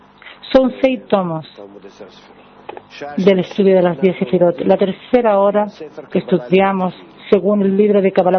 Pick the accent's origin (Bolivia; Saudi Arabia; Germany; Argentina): Germany; Spanish is a second language; soy de Alemania.